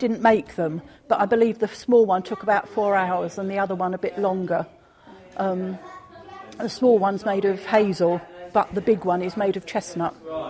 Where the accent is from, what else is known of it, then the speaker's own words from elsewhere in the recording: South East England, United Kingdom; because I grew up in Kent